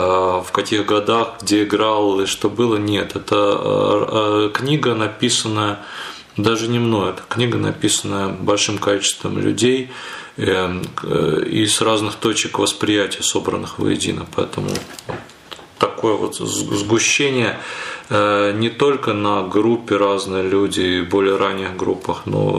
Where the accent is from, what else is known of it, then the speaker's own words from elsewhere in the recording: Kharkiv, Kharkiv Oblast, Ukraine; Ну и там, конечно, я же как харьковчанин